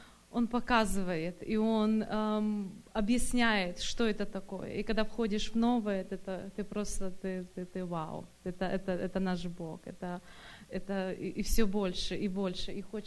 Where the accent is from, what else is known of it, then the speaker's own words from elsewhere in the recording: Sacramento, California, United States; я из Сакраменто.